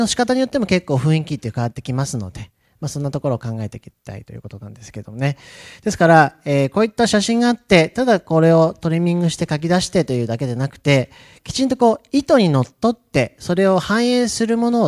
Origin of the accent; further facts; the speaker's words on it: Suwa, Nagano, Japan; now in Tokyo, Japan; 長野県の諏訪出身なんですけど、今東京にいましてですね